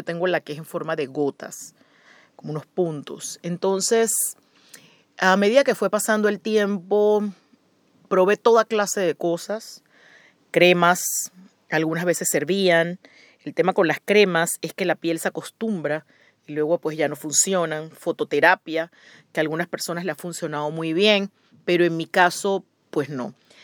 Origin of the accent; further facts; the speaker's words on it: Panama; o en mi caso que salía en pantalla, pues una figura conocida en mi país, Panamá, quizás no tiene cosas.